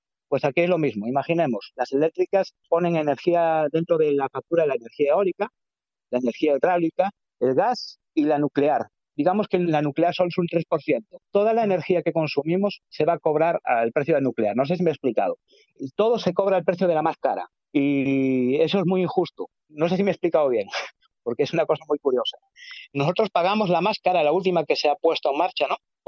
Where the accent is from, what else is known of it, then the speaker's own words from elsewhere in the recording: Galicia, Spain; Y los más pobres del sur de Europa, pues a lo mejor también somos los gallegos